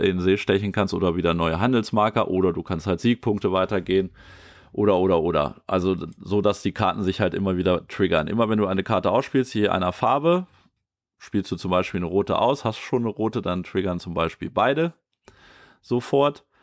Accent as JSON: {"language": "German", "region": "Eifel", "country": "Germany", "said": "Also ich komme ja aus der Eifel und das ist von mir eine Stunde, glaube ich, weg."}